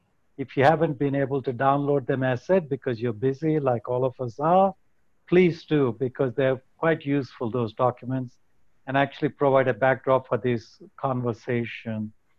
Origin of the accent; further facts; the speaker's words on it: Australia; In Australia, I'm an Australian